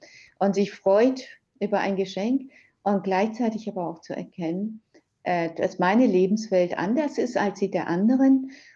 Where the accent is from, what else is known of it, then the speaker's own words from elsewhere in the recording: Germany; Also ich bin in Deutschland ja groß geworden.